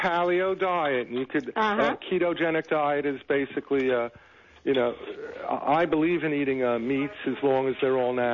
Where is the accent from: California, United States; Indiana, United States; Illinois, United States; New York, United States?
New York, United States; now in Atlanta, United States; I'm from New York, but I live in Atlanta.